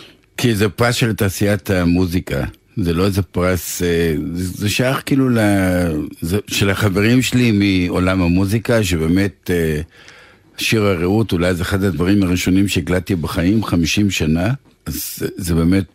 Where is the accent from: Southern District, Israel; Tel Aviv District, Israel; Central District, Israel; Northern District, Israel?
Northern District, Israel; באתי בתור מקיבוץ בריטי אי שם בצפון, ושמעתי הרבה מאוד … ושמעתי הרבה … וכאילו גדלתי בתרבות קצת שונה